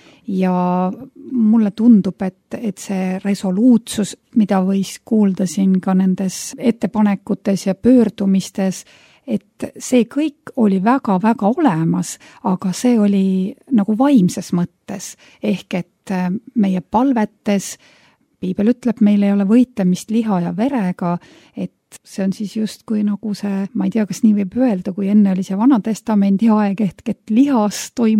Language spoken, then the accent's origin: Estonian; Viljandi, Viljandi County, Estonia; mina olen pärit Viljandist ja sattusin aastal 1991 Viljandi elusõnasse.